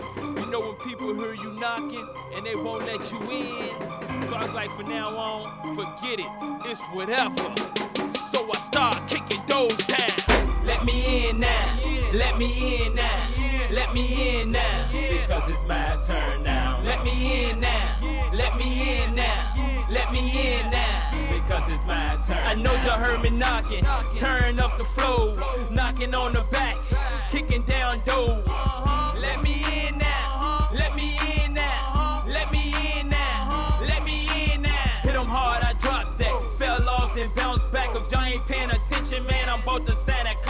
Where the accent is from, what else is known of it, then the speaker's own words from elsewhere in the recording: Richmond, Virginia, United States; I'm from Richmond, Virginia, Northside, Chamber 804.